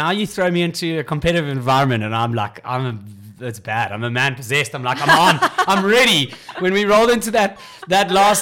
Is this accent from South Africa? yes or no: yes; South Africa; we obviously know the other team well, being South African.